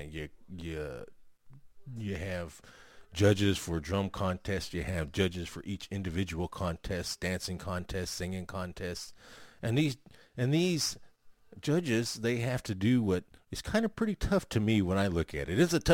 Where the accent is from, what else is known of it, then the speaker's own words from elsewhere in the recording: Oklahoma, United States; That's right. I'm a Native American. I'm from the Kiowa tribe of Oklahoma.